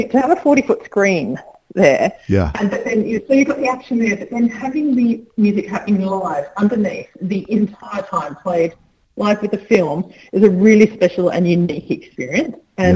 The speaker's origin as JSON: {"language": "English", "town": "Sydney", "region": "New South Wales", "country": "Australia", "said": "I'm from Sydney, and I was flying back into Sydney after 3 years in Siberia"}